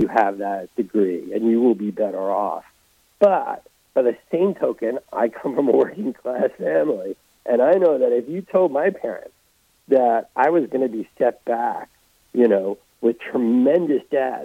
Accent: New York, United States; born or raised there

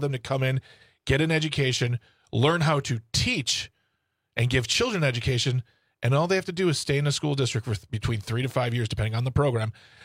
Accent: United States; I mean, I'm an American white male.

